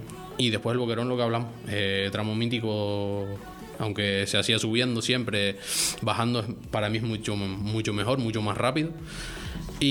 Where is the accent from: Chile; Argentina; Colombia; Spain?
Spain; Tejina, Canary Islands; pero al final somos de Tejina.